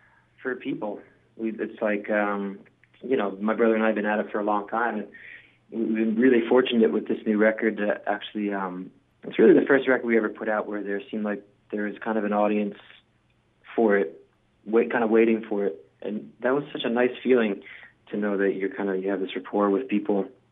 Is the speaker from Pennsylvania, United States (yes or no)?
no; Rhode Island, United States; moved away as an adult; now in Canada; I'm originally from the U.S. I'm from Rhode Island. And I moved to Canada 10 years ago